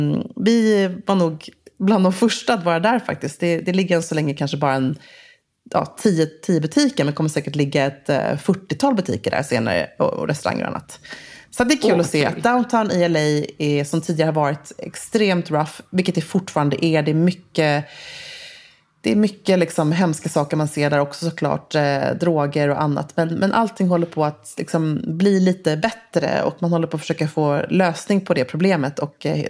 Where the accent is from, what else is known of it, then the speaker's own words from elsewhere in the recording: Sweden; hemma i Sverige så juicar vi för att detoxa